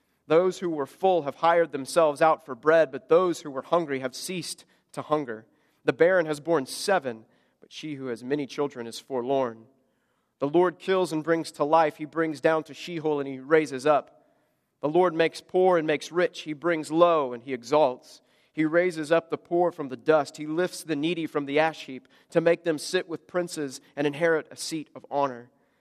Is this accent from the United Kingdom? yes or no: no; United States; I'm American, born and raised in America.